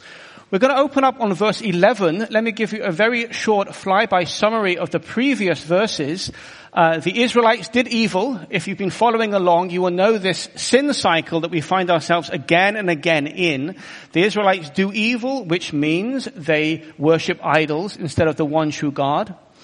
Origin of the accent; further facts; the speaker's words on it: Bristol, South West England, United Kingdom; I come from Bristol. If you ever wondered the accent, I come from Bristol in the southwest of England.